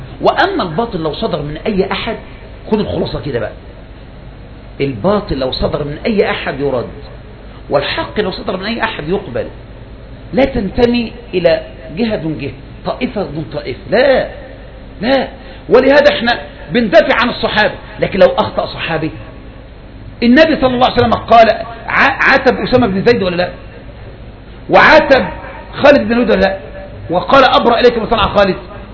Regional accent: Egypt; ما احنا مصريين اهو

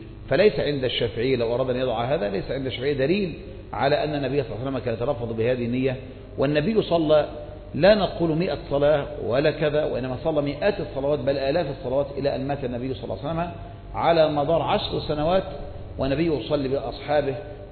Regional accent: Egypt

